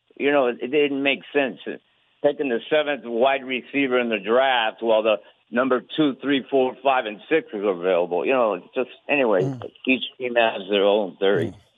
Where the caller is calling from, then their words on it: Puerto Rico; Hey, I'm in Puerto Rico